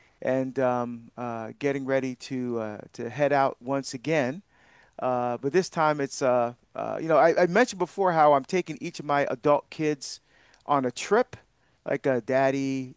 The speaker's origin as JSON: {"language": "English", "country": "Barbados", "tie": "born there", "moved": "yes", "said": "my home country of Barbados to visit my family there. She has not met any of my relatives there, where most of my relatives are still on the island of Barbados where I was born."}